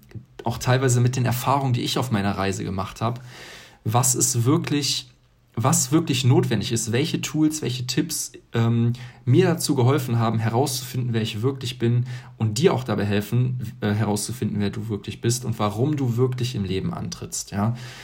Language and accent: German; Hilden, North Rhine-Westphalia, Germany; Ja, ich bin ganz normal aufgewachsen in Hilden